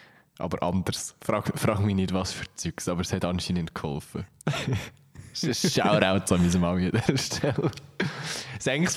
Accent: Switzerland; eine weitere sehr wichtige Frage, die uns als Schweizer einfach ja, das Leben lang begleitet

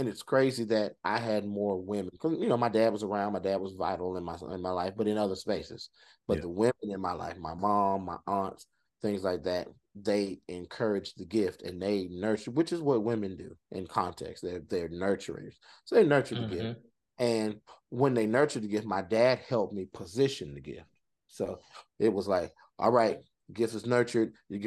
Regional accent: the Carolinas, United States; When I was growing up in North and South Carolina at the time, it wasn't a real situation.

